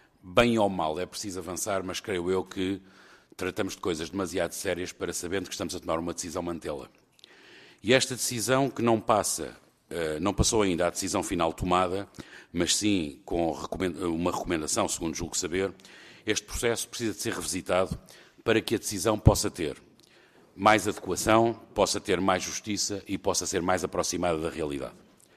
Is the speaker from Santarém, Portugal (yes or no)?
yes; Rio Maior, Santarém, Portugal; also born or lived in Caldas da Rainha; tenho 45 anos, sou nascido nas Caldas da Rainha e sempre fui de Rio Maior.